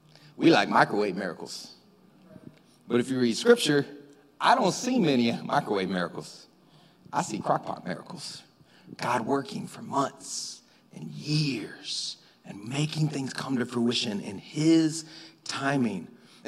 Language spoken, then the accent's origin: English; the South, United States; I'm from the South.